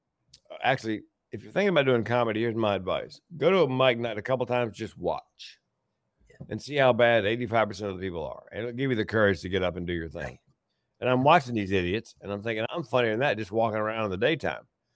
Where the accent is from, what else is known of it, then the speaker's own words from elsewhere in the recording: Raleigh, North Carolina, United States; And a radio station in Raleigh, my hometown